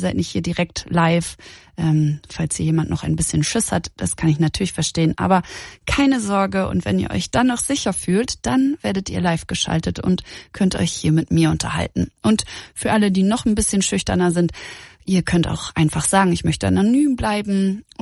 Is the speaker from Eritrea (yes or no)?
no; Lower Saxony, Germany; Ich komme ja eigentlich aus Niedersachsen, aber nach der Schule war ich direkt so, weiter geht's. Und erst war ich dann im Süden unterwegs, in Mainz an der Uni.